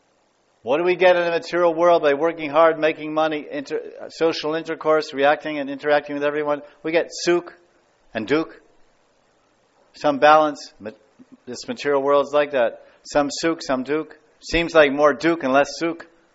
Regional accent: United States; I want apple pie. I'm American, right? Apple pie.

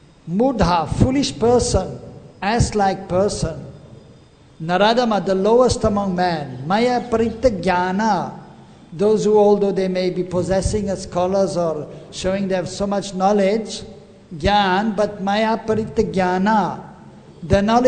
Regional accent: Switzerland; now in India; I was born in Switzerland, I grew up in Switzerland, and it is very beautiful.

